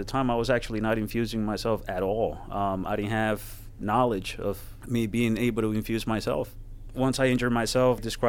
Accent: Colombia; now in United States; when I first came to this country, I'm from Colombia

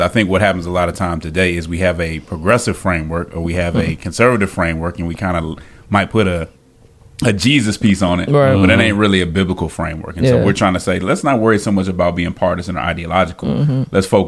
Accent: Denver, Colorado, United States; I'm from Denver.

